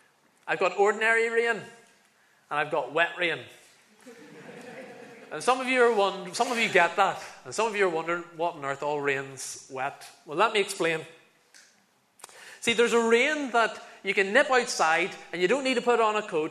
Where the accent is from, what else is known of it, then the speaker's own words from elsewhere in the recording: Northern Ireland, United Kingdom; If you haven't already picked up, I'm from Northern Ireland.